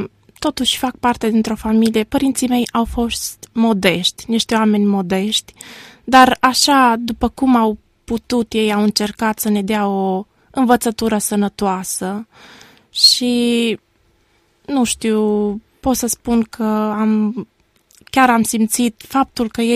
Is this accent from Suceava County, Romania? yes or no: yes; Gura Humorului, Suceava County, Romania; born there; M-am născut în Gura Humorului în anul 1978. Fac parte dintr-o familie creștină. Suntem 5 copii, 2 fete și 3 băieți.